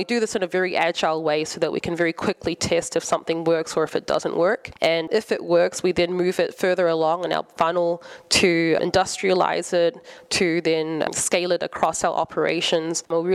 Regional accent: New Zealand; So I'm from New Zealand.

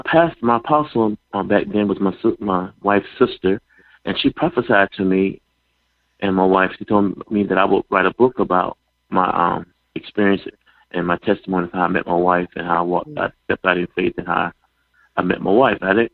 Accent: Swanson, South Carolina, United States; Yes, I was born and raised in Swanson, South Carolina.

